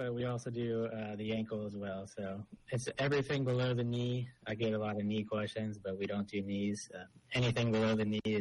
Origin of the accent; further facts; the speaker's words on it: Columbus, Ohio, United States; So, yeah, I grew up in Columbus. I went to school up in Cleveland at Kent State.